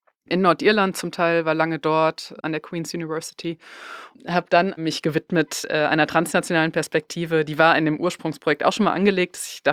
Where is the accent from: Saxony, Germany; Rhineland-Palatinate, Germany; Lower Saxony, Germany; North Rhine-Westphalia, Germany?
North Rhine-Westphalia, Germany; ich komme aus Westfalen